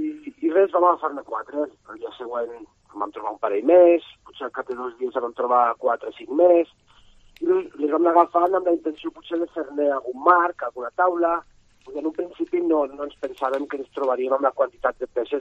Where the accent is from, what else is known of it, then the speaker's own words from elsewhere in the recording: Andorra; moved away as an adult; now in Barcelona, Spain; Jo sóc andorrà, de fet.